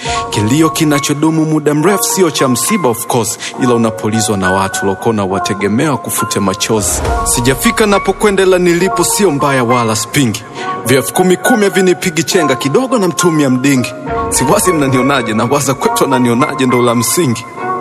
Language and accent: Swahili; Temeke, Dar es Salaam, Tanzania; Natoka Temeke kule mbako Mugambo naruka na kukanyagana.